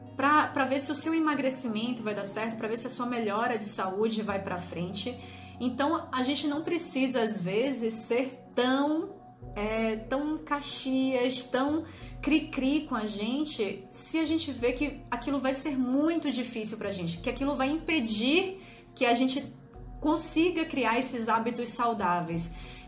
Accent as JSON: {"language": "Portuguese", "town": "Salvador", "region": "Bahia", "country": "Brazil", "said": "quando eu vou para Salvador, eu sou de Salvador, para quem não sabe"}